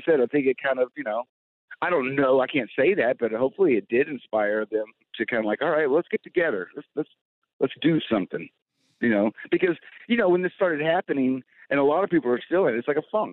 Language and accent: English; Oklahoma, United States; and I'm like from Oklahoma. I'm like, I kind of blend in with these guys.